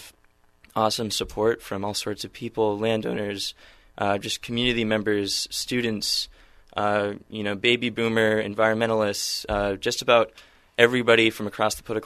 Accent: Ashland, Oregon, United States; I'm from Southern Oregon. I grew up in Ashland, actually up Dead Indian Memorial Road, where the pipeline crosses.

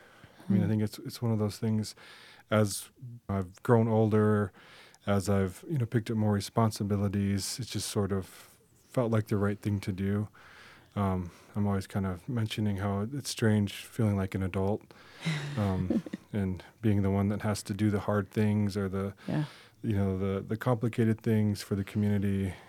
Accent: Rapid City, South Dakota, United States; So I grew up in Rapid City, South Dakota. I grew up going to the Doll as a little boy.

